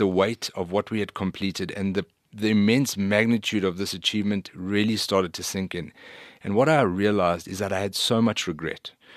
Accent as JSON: {"language": "English", "region": "England", "country": "United Kingdom", "said": "You know, we often think that because they speak English and we're English, that everything's the same."}